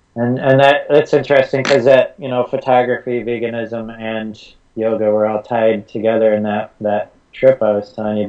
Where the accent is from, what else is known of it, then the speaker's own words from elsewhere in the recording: Syracuse, New York, United States; just living in Syracuse, my hometown